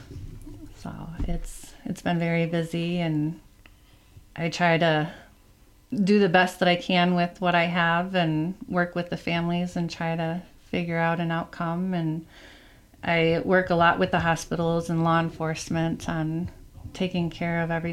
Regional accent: Beloit, Wisconsin, United States; also born or lived in Iowa; Well, I am originally from Beloit, but I went to school at Upper Iowa University, and so we moved up here in 2018. And I live in Crawford County, but I work for Richland County.

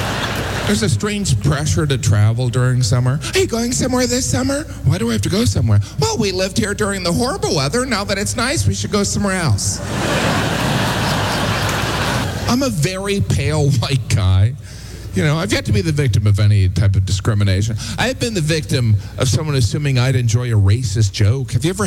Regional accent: Midwest, United States; I'm from the Midwest. It's almost a panic.

